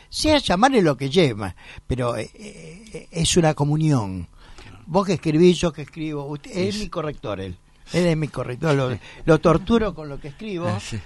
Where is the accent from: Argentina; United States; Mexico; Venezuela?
Argentina; Buenos Aires; Yo soy romántico, soy un bohemio. Empedernido, como buen porteño, el porteño es el hombre del cafetín